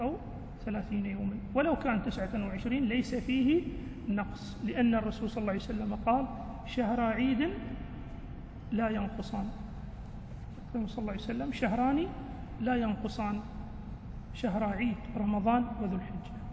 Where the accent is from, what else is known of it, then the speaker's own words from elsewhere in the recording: United Arab Emirates; نحن عندنا مثل نقول فلان على حطته، مثل عندنا في الإمارات فلان على حطته